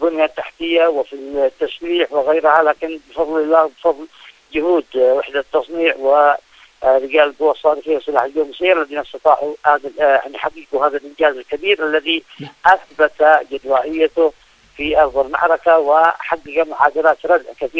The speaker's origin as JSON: {"language": "Arabic", "country": "Yemen", "said": "لأننا استطعنا كيمنيين"}